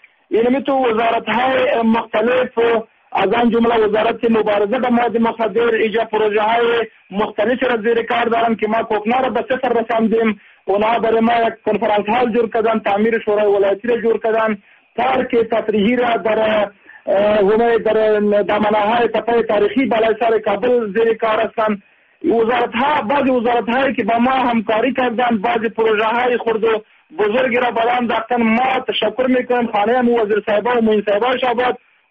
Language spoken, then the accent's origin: Persian; Afghanistan; من خوش هستیم به عنوان یک افغان